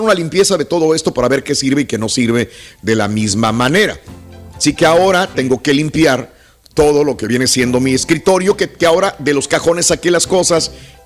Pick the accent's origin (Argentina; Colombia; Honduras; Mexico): Mexico; a uno como latino, como mexicano